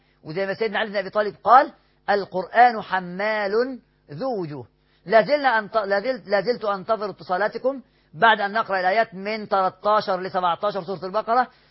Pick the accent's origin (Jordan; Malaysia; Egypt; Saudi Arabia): Egypt; Cairo, Cairo Governorate; عندنا في القاهرة بنقول قوم واقعد، وبقول لك وبقول لها